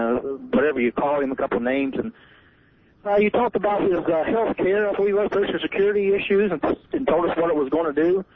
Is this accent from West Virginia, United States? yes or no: yes; Charleston, West Virginia, United States; I'm from Charleston. I travel through Beckley every now and then